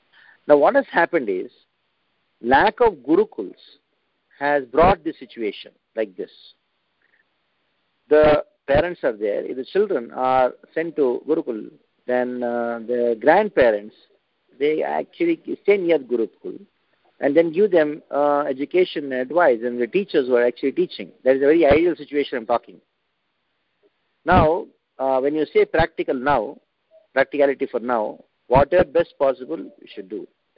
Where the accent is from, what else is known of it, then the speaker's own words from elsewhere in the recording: South India, India; I'm from South India